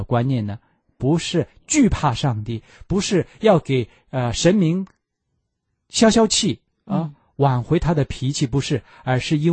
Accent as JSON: {"language": "Chinese", "country": "China", "said": "我们中国人"}